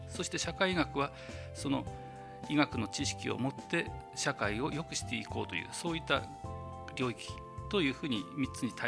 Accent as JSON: {"language": "Japanese", "region": "Iwate", "country": "Japan", "tie": "born or raised there", "said": "私はもともと岩手県生まれの岩手育ちということで、やはり医療人になろうと思って"}